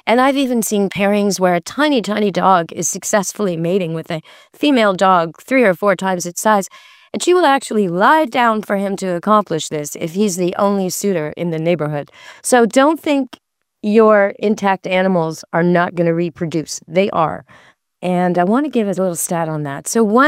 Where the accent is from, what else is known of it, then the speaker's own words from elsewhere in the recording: Canada; who are Americans and I'm Canadian